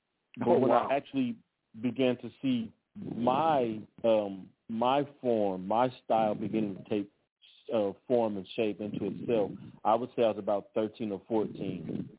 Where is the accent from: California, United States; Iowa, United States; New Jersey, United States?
California, United States; Los Angeles; also born or lived in Austin, Texas; So I was born in Austin, Texas. I grew up in Los Angeles, and there's a very, very cultural, iconic area in Los Angeles called Leimert Park.